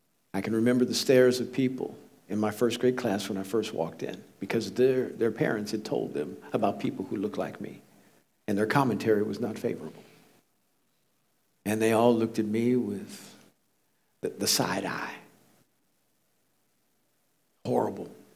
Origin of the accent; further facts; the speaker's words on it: Leawood, Kansas, United States; I grew up in Kansas. Kansas City specifically. Go Chiefs. Sorry, Patriot fans. Not really. And my parents moved us from the hood in 1966. I was 5 years old. And brought us to the suburbs. In 66 in Leawood, Kansas, the place at which I was brought up